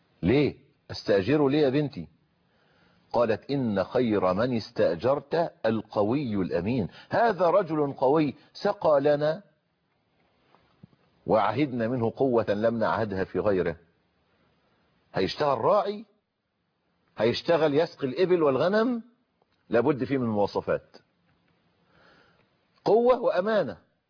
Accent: Egypt; نظام الترشيح عندنا في مصر

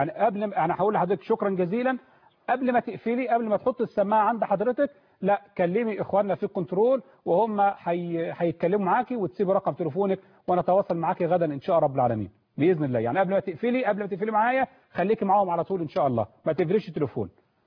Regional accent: Egypt; واحنا جايين كلنا من مصر

